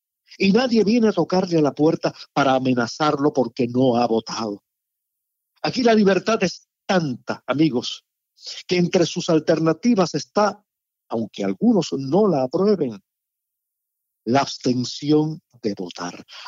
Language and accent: Spanish; Cuba; Y si me permiten hablar como cubano, es un espectáculo envidiable.